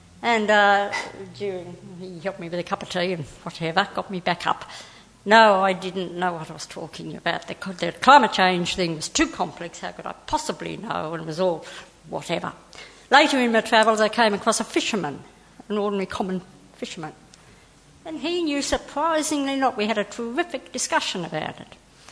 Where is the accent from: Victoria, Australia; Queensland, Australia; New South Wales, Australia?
New South Wales, Australia; Albury; I'm from Albury Wodong at the start of the Murray there